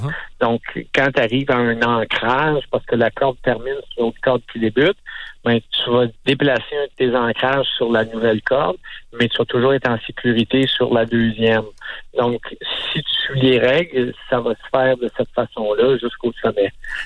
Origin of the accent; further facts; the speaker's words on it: Quebec, Canada; comme on voit ici chez nous au Québec